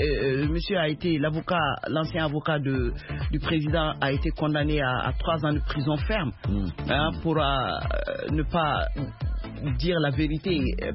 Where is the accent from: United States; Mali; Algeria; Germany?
Mali; Chez nous, au Mali, l'immigration est une tradition.